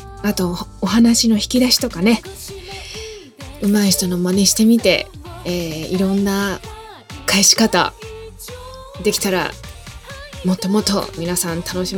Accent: Shizuoka, Japan; 私の地元の静岡では40度近い速報が出ましたね。

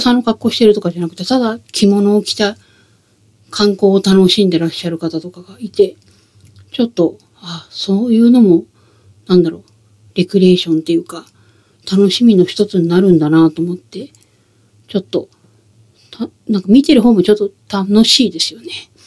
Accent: Osaka, Japan; 私、大阪出身なんですけど、

